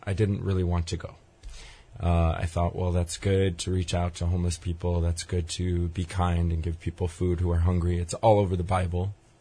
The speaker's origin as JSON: {"language": "English", "town": "Los Alamos", "region": "New Mexico", "country": "United States", "tie": "born or raised there", "lives_now": "Hawaii, United States", "said": "I grew up in the mountains of New Mexico, Los Alamos, New Mexico."}